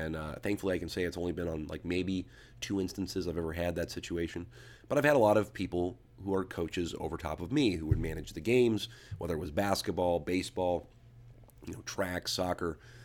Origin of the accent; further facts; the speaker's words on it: United States; You know, I'm an American.